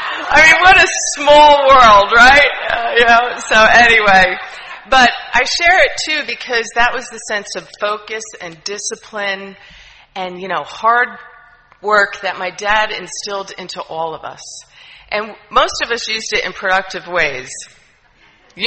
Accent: New Jersey, United States; now in Tallahassee, United States; You probably can hear in my voice, I'm not from Florida originally. That's why I get so excited about … I'm from the great state of New Jersey.

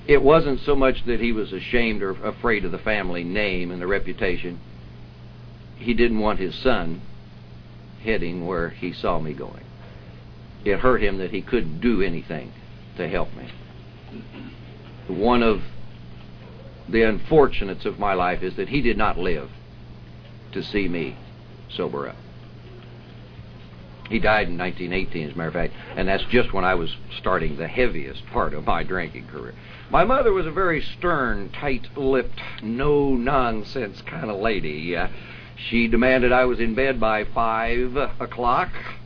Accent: St. Johnsbury, Vermont, United States; accent: Vermont; St. Johnsbury was always home to me. As a matter of fact, I never really left Vermont. Not only did my accent never leave, I never really left.

